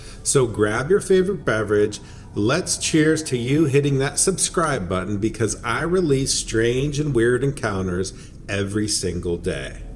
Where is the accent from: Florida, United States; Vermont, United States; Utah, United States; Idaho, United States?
Idaho, United States; Twin Falls; a good 4-hour drive from where I grew up in Twin Falls, Idaho.